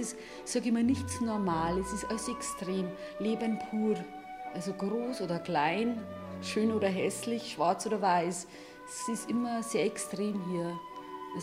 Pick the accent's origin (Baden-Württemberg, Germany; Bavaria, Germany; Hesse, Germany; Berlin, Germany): Bavaria, Germany; Ich komme aus der Hallertau. Das ist daheim, genau, das ist ja daheim.